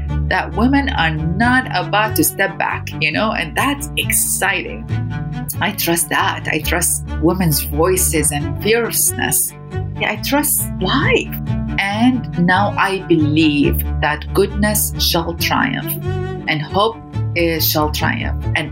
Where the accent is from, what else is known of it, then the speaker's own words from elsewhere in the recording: Iraq; Growing up in Iraq was a combination of fear. You know, I grew up knowing Saddam Hussein and my family.